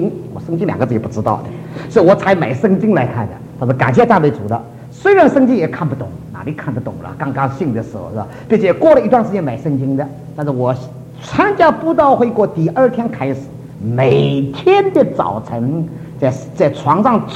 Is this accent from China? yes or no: yes; Shanghai, China; 我们上海人